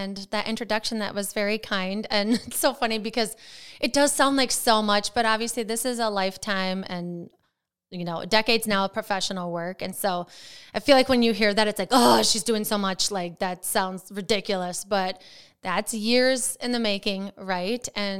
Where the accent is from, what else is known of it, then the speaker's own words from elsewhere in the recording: Wisconsin, United States; I'm from Wisconsin, from a small town, and I grew up with not a whole lot of guidance and a very dysfunctional home.